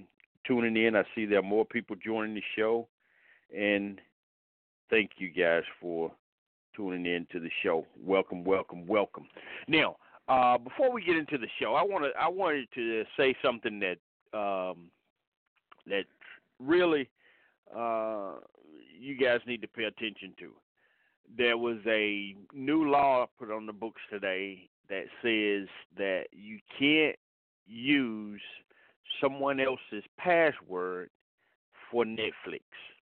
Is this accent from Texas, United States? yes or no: no; Atlanta, Georgia, United States; I've been in Atlanta all my life, which is 50 years.